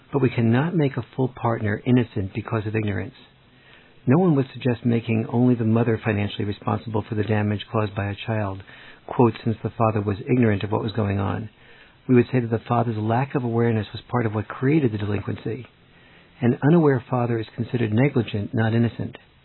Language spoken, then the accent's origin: English; San Diego, California, United States; near my hometown in San Diego